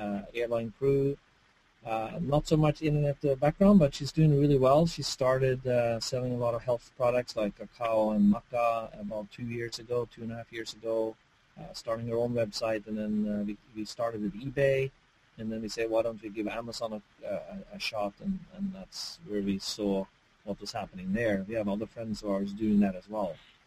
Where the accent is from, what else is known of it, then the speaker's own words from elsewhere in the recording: Norway; now in San Francisco, United States; live in San Francisco. I'm from Norway